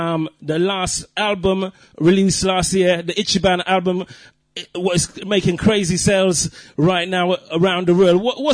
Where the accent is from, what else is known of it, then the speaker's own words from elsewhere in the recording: Jamaica; Growing up in Jamaica, it's one way, it's the other way